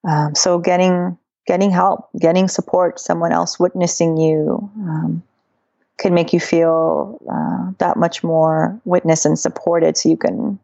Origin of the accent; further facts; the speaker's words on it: Los Angeles, California, United States; Well, I'm from Los Angeles, and I am the founder of Psychedelia, Psychedelic Experience Integration Los Angeles